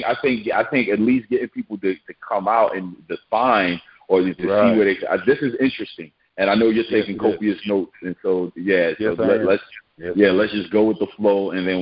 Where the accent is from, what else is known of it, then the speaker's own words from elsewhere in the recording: Brooklyn, New York, United States; I'm from America. I'm fine with being black from Brooklyn.